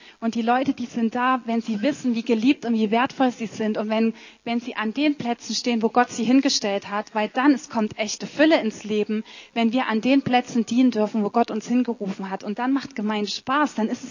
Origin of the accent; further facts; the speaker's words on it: Germany; aber wir als Deutsche, wir lieben das so gern.